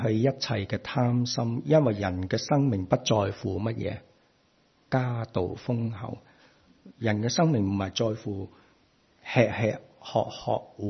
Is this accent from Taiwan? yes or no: no; Hong Kong; 我们香港人，我不知道是广州人都是不是这么说，即是广东人